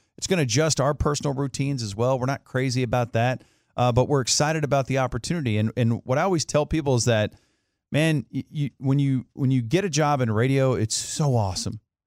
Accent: Dallas-Fort Worth, Texas, United States; We grew up here in Dallas-Fort Worth, so to be on the air talking about the teams we've rooted for our entire lives, this is a dream come true.

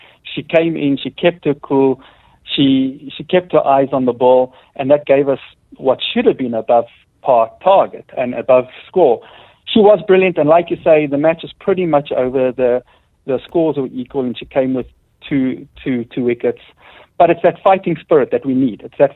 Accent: South Africa; we're South African

